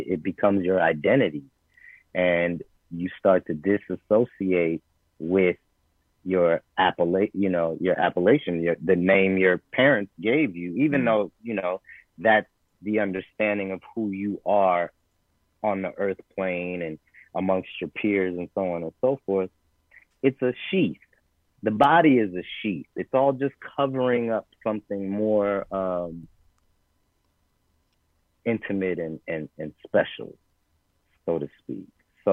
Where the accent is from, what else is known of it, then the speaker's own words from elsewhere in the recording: Los Angeles, California, United States; So I grew up on Wooster Street, and right on Proust was the gurdwara that Yogi Bhajan started.